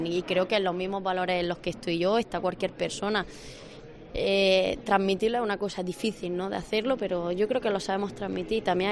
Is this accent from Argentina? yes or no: no; Granada, Andalusia, Spain; premio que todos los granadinos me otorgan, ¿no? Devolverme ese cariño que yo le doy y para mí, que llevo mi tierra por bandera